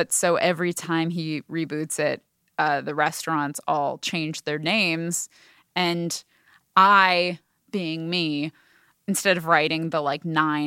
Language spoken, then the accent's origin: English; Portland, Oregon, United States; I grew up in Portland, Oregon